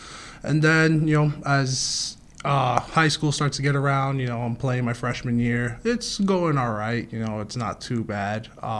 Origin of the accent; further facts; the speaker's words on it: Union City, New Jersey, United States; also born or lived in Englewood; All Cuban, you know, I'm 100% Cuban. And yeah, born and raised in Union City, or I was born in Englewood, raised in Union City.